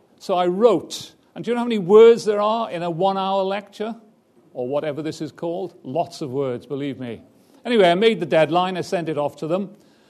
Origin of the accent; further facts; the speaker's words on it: United Kingdom; I'm British.